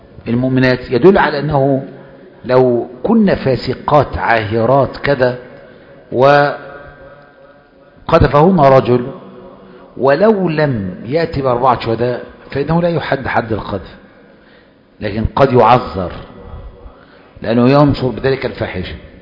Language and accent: Arabic; Egypt; فاحنا مصريين